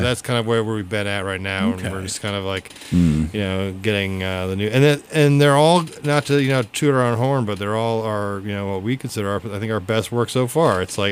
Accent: Vermont, United States; I'm from Vermont originally, so I got a gig at Nectar's up there, and like, you know, all my family and friends came out to see this new light show

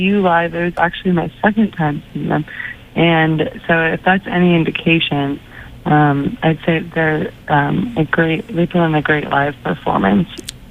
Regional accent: Iowa City, Iowa, United States; I'm from Iowa City, Iowa.

